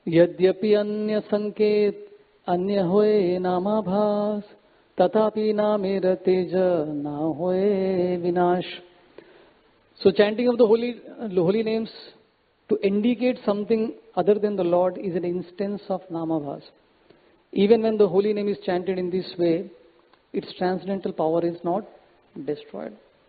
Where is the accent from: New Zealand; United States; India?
India; Nizamabad, Telangana; I am from South, and I am from the place called as Nizamabad. You can understand from the name itself. We were surrounded by the non-Hindus. The locality was surrounded by non-Hindus.